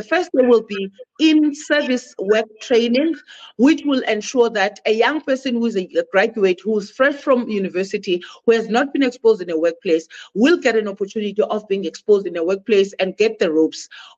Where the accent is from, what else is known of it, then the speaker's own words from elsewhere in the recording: Bizana, Eastern Cape, South Africa; I am a South African born in the a place called Bizana. It's a small town in the Eastern Cape. I grew up there, and I originally emerged from the Eastern Cape.